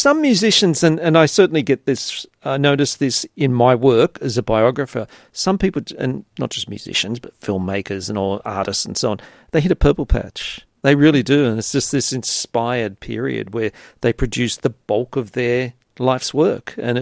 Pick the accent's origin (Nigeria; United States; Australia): Australia; Sydney, New South Wales; this is growing up in Sydney suburbia in the 70s